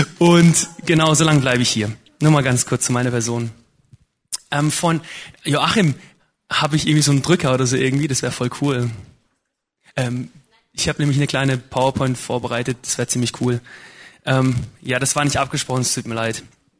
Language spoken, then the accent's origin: German; Germany; ich komme aus Bahnbahn aus Deutschland.